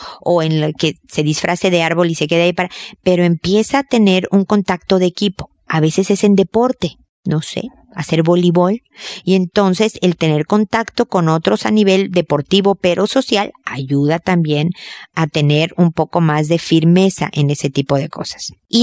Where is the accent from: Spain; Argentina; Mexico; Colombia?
Mexico; now in Chile; obviamente de mi tierra, México, de Chile, donde estoy viviendo